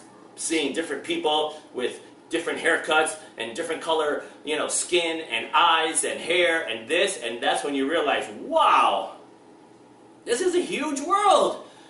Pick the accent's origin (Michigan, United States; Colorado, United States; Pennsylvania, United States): Michigan, United States; I'll never forget, I grew up in Michigan, and we used to go to Canada